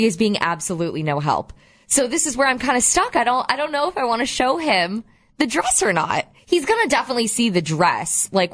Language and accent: English; Midwest, United States; We're from the Midwest. I'm from the Midwest. I'm not taking two cars.